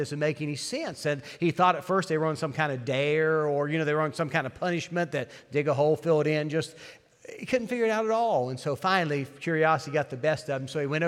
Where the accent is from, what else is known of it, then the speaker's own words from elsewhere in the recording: West Virginia, United States; my home state, West Virginia, has the highest obesity rate in the country.